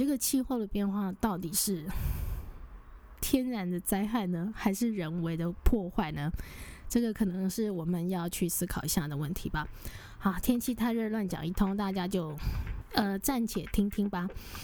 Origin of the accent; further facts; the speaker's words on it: Taiwan; 我甚至我记得我小时候在台湾的时候，你会觉得很热很热